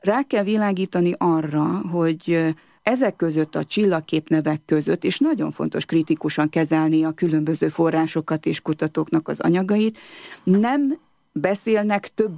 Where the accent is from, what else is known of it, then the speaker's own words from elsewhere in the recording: Transylvania, Romania; Én magam is székely vagyok, mégpedig konok, de büszke székely